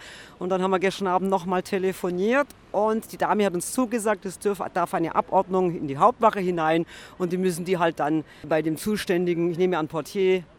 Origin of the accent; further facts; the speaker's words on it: Gelting, Bavaria, Germany; Ja klar, also wir kommen aus Gelting. Das ist ein Ort zwischen Wolfratshausen und Geretsried.